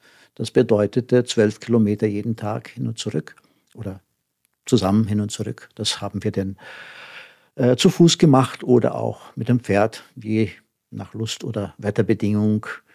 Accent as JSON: {"language": "German", "region": "Rio Grande do Sul", "country": "Brazil", "lives_now": "Neuendettelsau, Germany", "said": "Eigentlich komme ich aus Südbrasilien, denn nur Brasilien ist auch noch nicht ausreichend."}